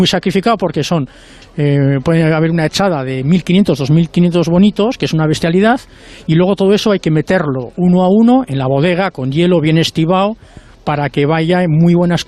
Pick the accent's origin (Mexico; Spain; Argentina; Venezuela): Spain; Santurtzi, Basque Country; como soy de aquí, de Santurce, siempre me gustaba pues venir al puerto